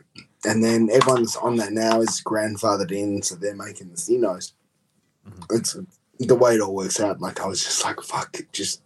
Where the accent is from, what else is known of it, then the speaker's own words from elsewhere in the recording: Perth, Western Australia, Australia; And I'm from Perth.